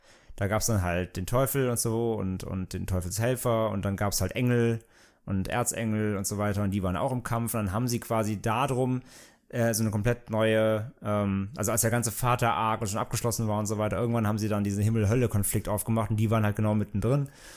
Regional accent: Bad Neuenahr, Rhineland-Palatinate, Germany; born there; Im Rheinland. In meiner Geburtsstadt, eine kleine Kurstadt, wo nur Menschen über 70 wohnen

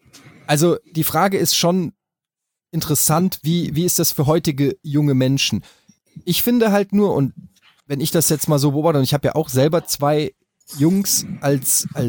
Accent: Frankfurt, Hesse, Germany; also ich kenne das ja zum Beispiel auch als Frankfurter

